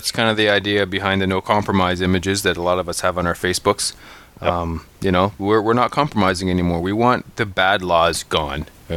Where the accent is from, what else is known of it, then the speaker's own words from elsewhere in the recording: Canada; We're Canadian.